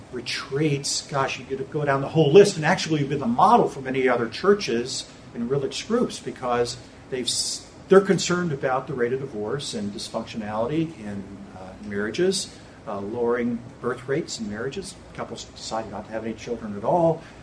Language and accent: English; Florida, United States; let's say I'm from Florida